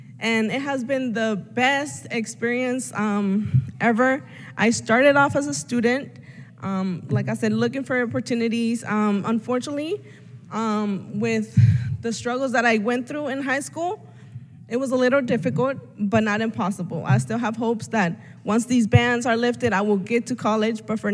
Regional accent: Tijuana, Baja California, Mexico; now in Atlanta, United States; I grew up in Mexico, Tijuana, Baja California. My parents brought me, well, my father came here first.

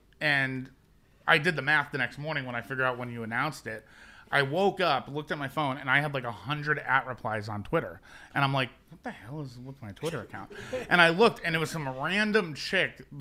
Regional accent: United States; I mean, I grew up in the Northeast, so, but most of my family I think is on board.

